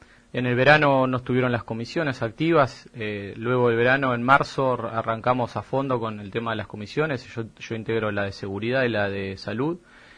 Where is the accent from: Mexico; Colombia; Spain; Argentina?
Argentina; Pinamar, Buenos Aires Province; soy una persona de Pinamar de toda la vida, pero que nunca trabajé activamente en un partido